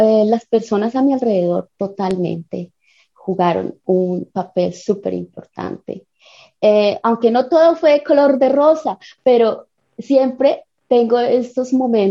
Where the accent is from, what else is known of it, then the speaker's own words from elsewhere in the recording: Líbano, Tolima, Colombia; Yo soy del Líbano, Tolima, pero pues crecí una gran parte de mi niñez dentro de una finca alrededor de un río con muchos árboles, mucha naturaleza, muchos animalitos por todos lados.